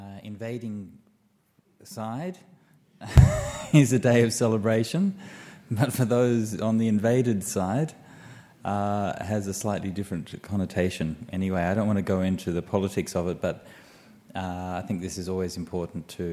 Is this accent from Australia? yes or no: yes; Perth, Western Australia, Australia; born there; I was born in Perth. At least my physical birth was in Perth. My spiritual birth was in Thailand.